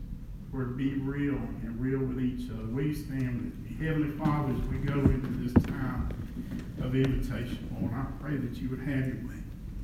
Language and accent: English; United States; I'm an American, I have freedoms, I enjoy the freedoms I have